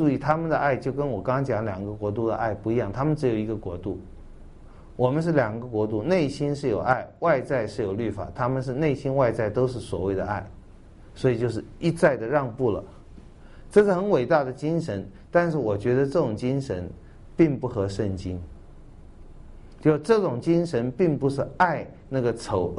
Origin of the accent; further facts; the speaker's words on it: Taiwan; 我们台湾这边这一点是我觉得很遗憾的